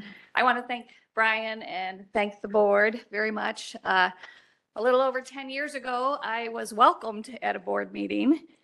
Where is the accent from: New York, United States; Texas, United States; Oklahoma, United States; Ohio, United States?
Ohio, United States; Lakewood; I was raised in Lakewood and spent my whole life in the metro parks.